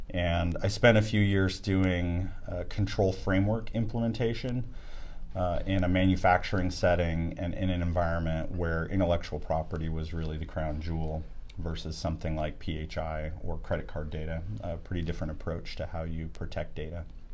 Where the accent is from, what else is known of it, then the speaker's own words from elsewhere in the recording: Idaho, United States; So born and raised in Idaho, attended public school just like most everybody else in the country. Ended up attending University of Idaho